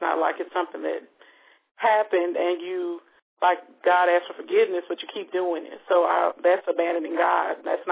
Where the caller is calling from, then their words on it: Grand Prairie, Texas, United States; I'm calling from Grand Prairie, Texas. It's close to Dallas, Texas.